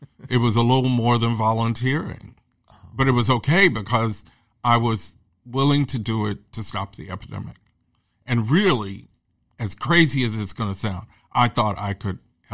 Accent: Kansas City, Missouri, United States; I came from Kansas City, where it was just as segregated socially

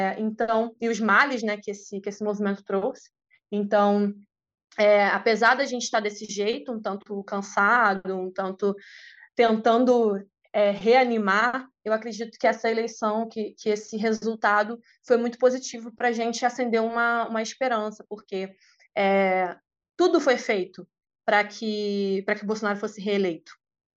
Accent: Brazil; não somos só aqui estudiosos de Brasil, somos brasileiros também

